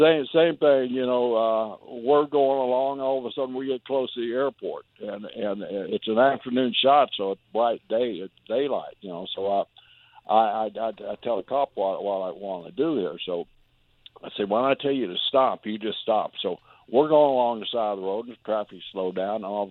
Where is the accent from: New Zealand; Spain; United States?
United States; Oklahoma; Well, I grew up in Oklahoma, a little country boy. I'm not afraid of black snakes or anything like that.